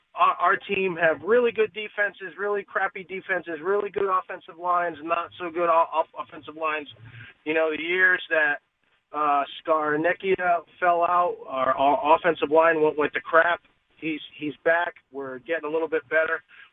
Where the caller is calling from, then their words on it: Groton, Connecticut, United States; So I'm calling from Groton, Connecticut. Been a season ticket holder for 18 years.